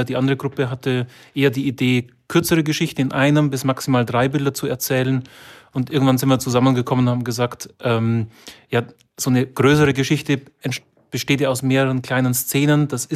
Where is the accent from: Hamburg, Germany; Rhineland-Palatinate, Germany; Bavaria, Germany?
Rhineland-Palatinate, Germany; Trier; komme aus Trier